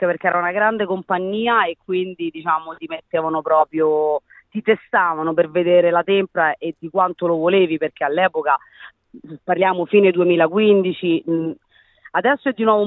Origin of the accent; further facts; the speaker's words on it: Rome, Lazio, Italy; siamo italiani, rimane dentro di noi, veniamo da Roma.